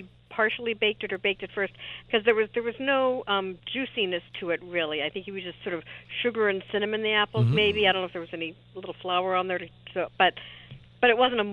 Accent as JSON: {"language": "English", "town": "Philadelphia", "region": "Pennsylvania", "country": "United States", "tie": "born or raised there", "said": "The other thing I was wondering about is growing up in Philadelphia, there were not many, but a few German bakeries in the area"}